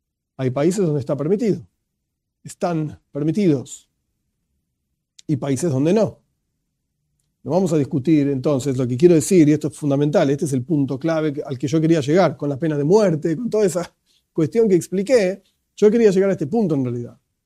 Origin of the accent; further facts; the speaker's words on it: Argentina; Yo vivo en Argentina, entonces yo tengo que seguir las leyes de la Argentina. Soy argentino y vivo en Argentina.